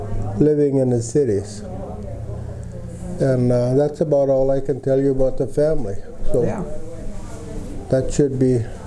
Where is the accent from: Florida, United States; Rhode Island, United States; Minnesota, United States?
Minnesota, United States; I was born in 1939 on October 7th, 1939, in Swift County, born at home to my mother, who was a 39-year-old gal at the time.